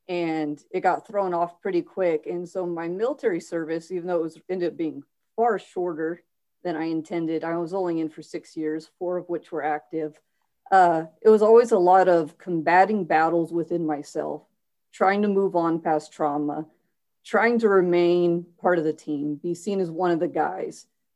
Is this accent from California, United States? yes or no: yes; California, United States; And I was a surfer kid because I grew up in Central California.